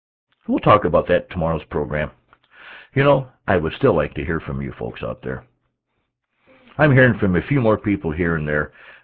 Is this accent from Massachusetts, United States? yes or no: no; South Dakota, United States; now in North Dakota, United States; And just because I'm from North Dakota, don't hold that against me. I'm originally from South Dakota.